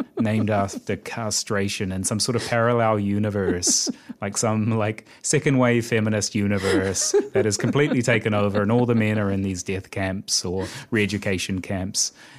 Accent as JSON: {"language": "English", "region": "Otago", "country": "New Zealand", "tie": "born or raised there", "said": "I grew up in Otago and it's the rugby colours of Otago, blue and gold."}